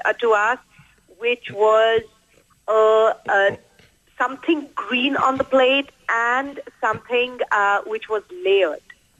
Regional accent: India; I grew up in India, and that's my foundation, and I try to celebrate it as much as possible.

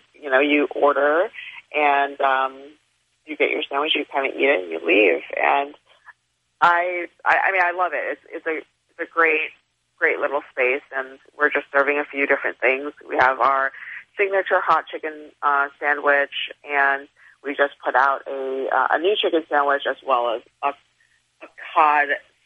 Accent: Dearborn, Michigan, United States; I'm actually from Dearborn, Michigan.

